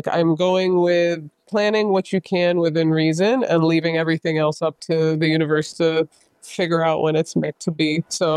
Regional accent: St. Petersburg, Florida, United States; I was born in St. Pete, grew up between St. Pete and Tampa. So I've been in the Tampa Bay area my entire life.

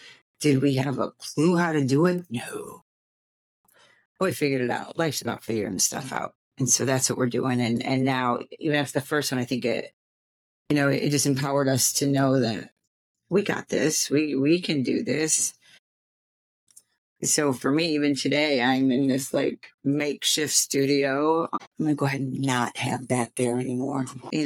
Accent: Jackson, United States; That is also my hometown. I was born and raised in Jackson.

